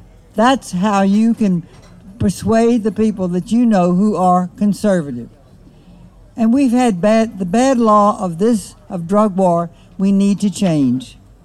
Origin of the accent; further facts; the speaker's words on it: Louisiana, United States; That was the law that was prevalent when I was growing up in Louisiana.